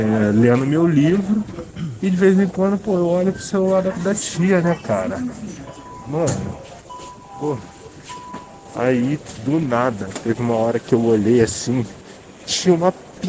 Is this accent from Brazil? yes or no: yes; Rio de Janeiro, Brazil; Trem, né? Eu sou do Rio de Janeiro